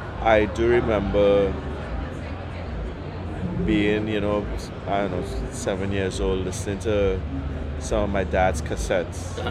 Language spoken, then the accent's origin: English; Trinidad & Tobago; growing up in Trinidad and Tobago, we listened to there's a lot of pop music on the radio, you know.